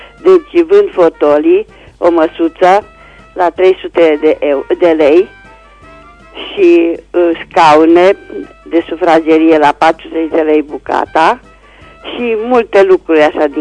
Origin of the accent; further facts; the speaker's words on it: Reșița, Caraș-Severin, Romania; sunt din Reșița și doresc să fac un anunț la dumneavoastră.